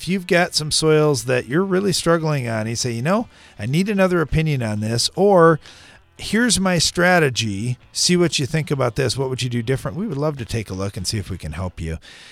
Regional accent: Bulgaria; I'm from Bulgaria and the only foreigner that I met anyway at your Neil Kinsey seminar this last spring.

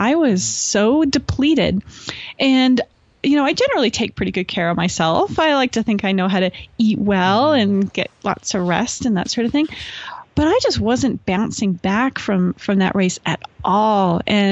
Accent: Canada; represent my home country of Canada

